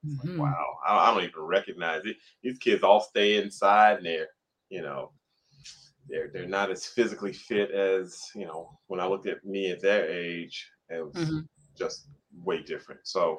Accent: New Jersey, United States; also born or lived in New York; Tricky. I'm older, so I don't know. a little more carefree.

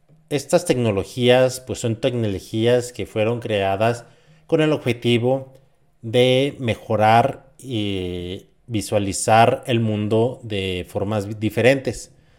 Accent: San Francisco del Rincón, Guanajuato, Mexico; Yo soy de San Francisco del Rincón, Guanajuato.

